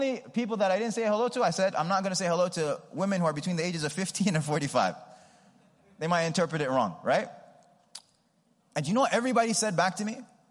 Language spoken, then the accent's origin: English; New York, United States; So I'm from New York, and I remember in Houston, like getting familiar with Houston